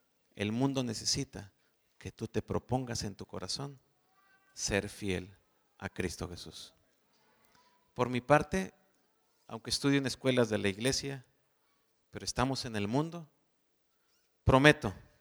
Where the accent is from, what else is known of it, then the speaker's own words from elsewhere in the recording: Guadalajara, Jalisco, Mexico; En la casa, en Guadalajara, que de paso también soy de Guadalajara, ahí nací